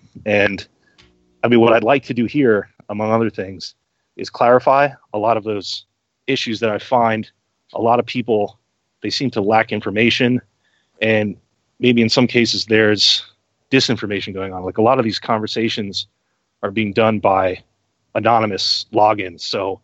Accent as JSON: {"language": "English", "region": "New York", "country": "United States", "tie": "born or raised there", "also_born_or_lived": "Arizona", "said": "I was born and raised in New York State. My family has a Jewish background."}